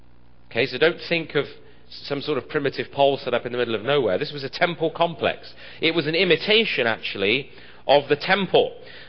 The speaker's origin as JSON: {"language": "English", "region": "England", "country": "United Kingdom", "said": "Soccer, I'm an Englishman, so I know."}